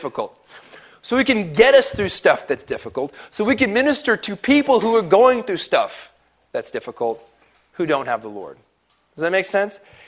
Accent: Florida, United States; Okay, I'm from Florida. It's like every single poison snake in the world from Florida.

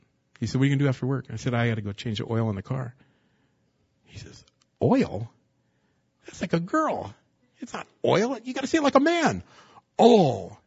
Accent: California, United States; now in -; But they can tell that we're from the West Coast when we go back there.

